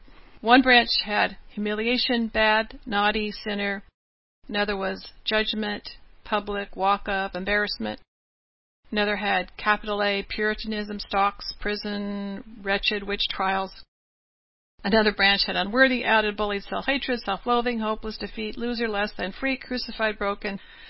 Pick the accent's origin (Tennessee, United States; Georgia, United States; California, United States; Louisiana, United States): California, United States; As a young child growing up in California, I told a girl I was Mormon.